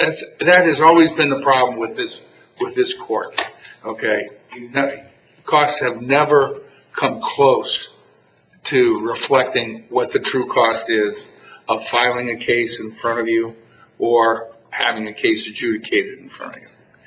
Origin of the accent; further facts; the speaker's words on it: Boardman, Ohio, United States; I grew up in Boardman, Ohio, as I think you know.